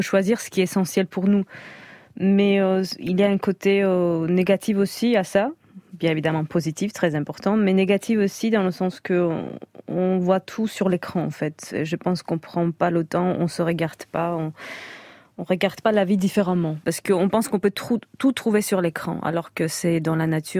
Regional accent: Georgia; first language Georgian; French is a second language; now in France; surtout pour une étrangère. Bon, maintenant française, mais quand même, ma langue maternelle, c'est géorgien

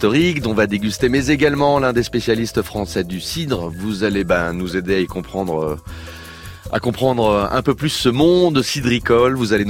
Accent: Île-de-France, France; accent: Parisian; attention avec mon accent parisien

